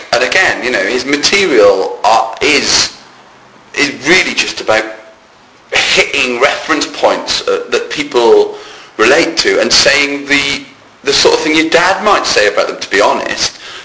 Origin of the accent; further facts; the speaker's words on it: Wales, United Kingdom; I don't know if it forms my comedy that much, being Welsh, because I must admit I don't.